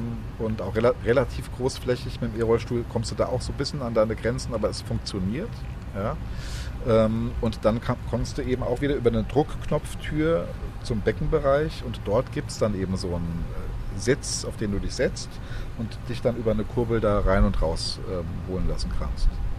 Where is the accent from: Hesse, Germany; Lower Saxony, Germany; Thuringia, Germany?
Hesse, Germany; Ich komme aus Südhessen, da unten gibt es auch Baggerseen.